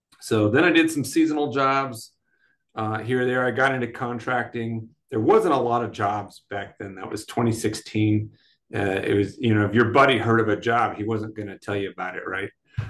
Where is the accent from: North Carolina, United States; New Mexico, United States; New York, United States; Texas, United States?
New Mexico, United States; Albuquerque; born there; also born or lived in Wisconsin / Michigan / Germany / Alabama; Yeah, I am an army brat. So I was born in the United States, so born in Albuquerque. Berlin, Wisconsin, Michigan, back to Germany, Augsburg, Hanau, Alabama, South Korea, Florida, Tennessee, Germany again, and then Flagstaff, Arizona.